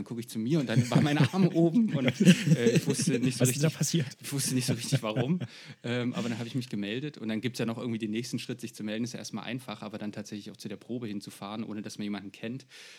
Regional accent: Jena, Thuringia, Germany; bei uns hier in Jena. Wir kommen aus Jena

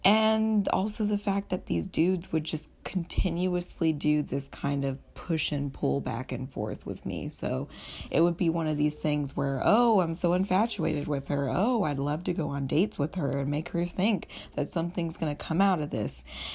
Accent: the South, United States; that was something that I was still dealing with as a girl growing up in the South.

